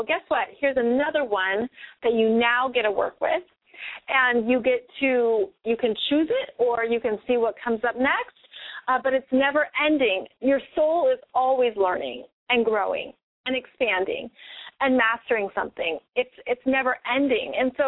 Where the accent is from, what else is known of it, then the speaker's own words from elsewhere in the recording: United States; also born or lived in Europe; I think it's pretty American, and I'm American